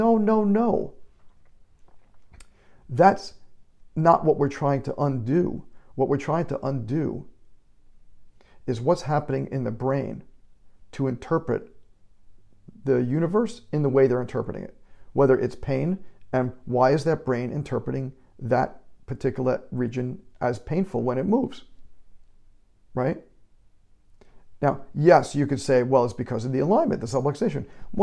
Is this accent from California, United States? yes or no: no; New York, United States; I'm from New York, so I say